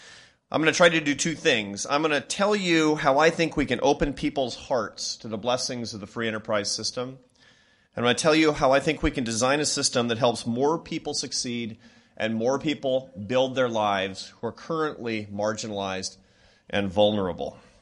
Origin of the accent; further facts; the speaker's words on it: Seattle, Washington, United States; now in Washington, United States; I'm actually from the real Washington. I'm from Seattle, Washington, which is pretty far away from the battles of Washington, D.C.